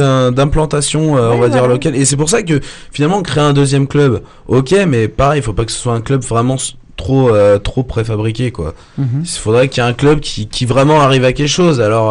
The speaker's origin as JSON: {"language": "French", "town": "Paris", "region": "Île-de-France", "country": "France", "said": "Moi, que je suis parisien, que je suis vraiment... Je vis Paris, j'adore Paris"}